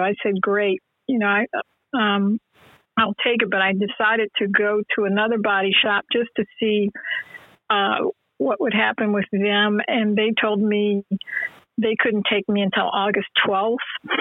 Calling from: New Jersey, United States; I'm calling from New Jersey

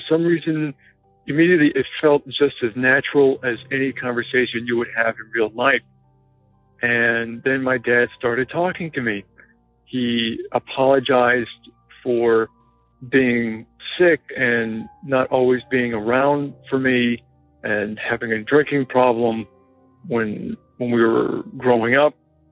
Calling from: New Jersey, United States; I'm calling from New Jersey.

